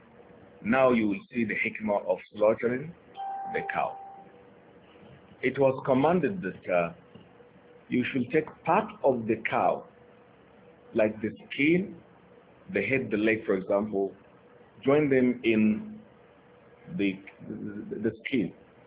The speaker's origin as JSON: {"language": "English", "region": "Kano", "country": "Nigeria", "tie": "born or raised there", "said": "So now, because of the realities of today, Tafsir is holding back in my hometown Kano now."}